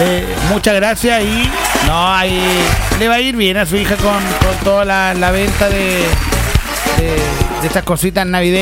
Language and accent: Spanish; Chile; esta linda cruzada que tanto nos identifica como chilenos